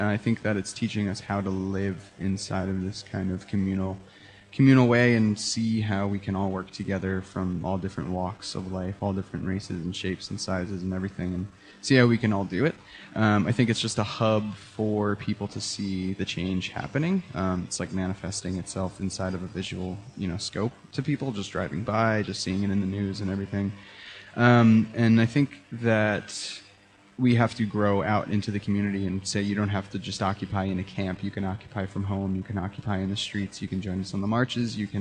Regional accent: New York, United States; I'm a New Yorker, so it's important for me to see what was going on back home

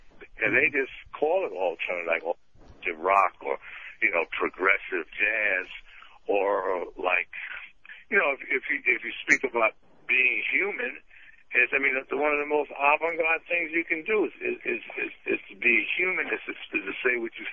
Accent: Bronx, New York, United States; It's like when I was growing up in the Bronx, you know, every corner there was a liquor store.

